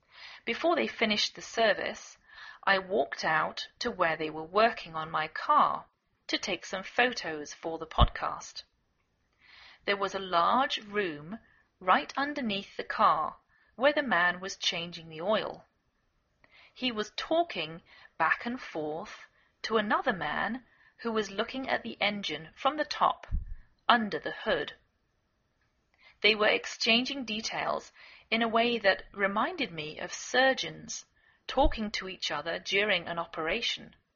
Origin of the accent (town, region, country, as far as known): England, United Kingdom; now in United States